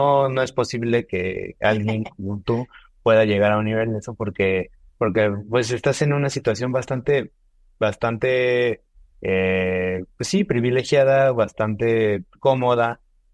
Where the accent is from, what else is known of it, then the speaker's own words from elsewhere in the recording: Zumpango, State of Mexico, Mexico; lo encontramos justamente en Zumpango, de donde yo soy.